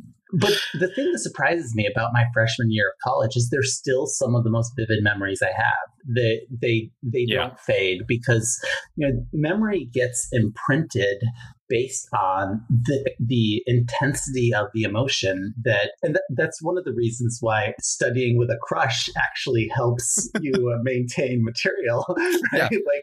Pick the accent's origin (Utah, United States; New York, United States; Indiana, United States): New York, United States; I grew up in New York, so it's a New York state school.